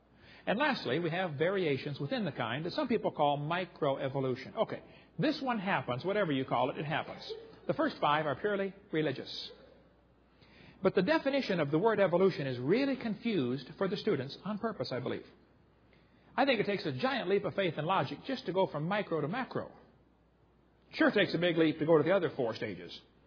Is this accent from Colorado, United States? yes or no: no; Illinois, United States; Now, I grew up in Illinois, corn country.